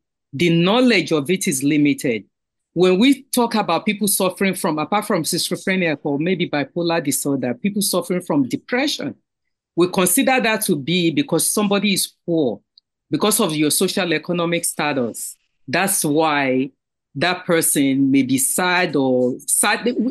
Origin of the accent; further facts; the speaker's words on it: Nigeria; When I was growing up in Nigeria, 60s, 70s